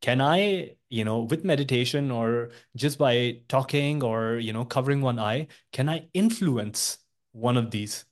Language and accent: English; India; I'm originally from India